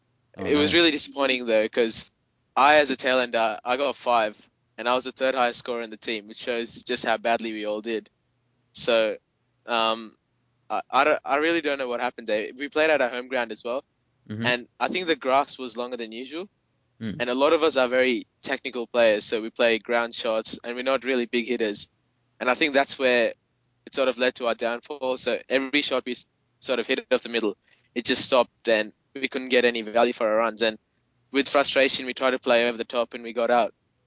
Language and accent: English; Australia; from Australia.